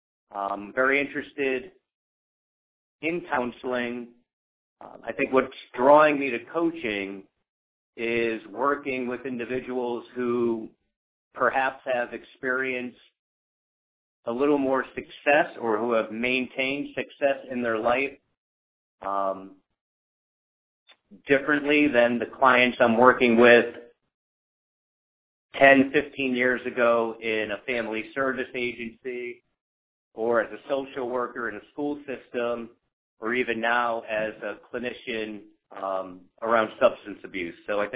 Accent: Connecticut, United States; I'm from Connecticut. I'm 46.

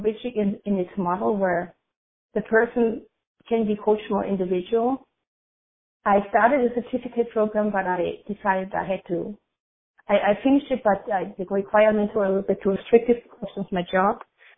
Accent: Germany; English is a second language; now in Oakland, United States; I live in the San Francisco Bay Area in Oakland, and I come originally from Germany. I live here for many years now in the U.S.

